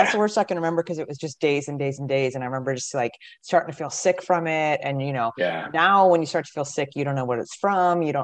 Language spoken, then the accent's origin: English; West Coast, United States; So, you know, growing up on the West Coast, when it rains, it's cold.